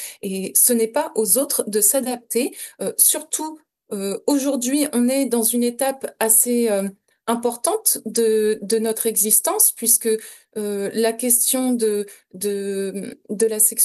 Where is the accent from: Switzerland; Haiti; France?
France; born there; Je suis née en France et c'est la terre qui m'a portée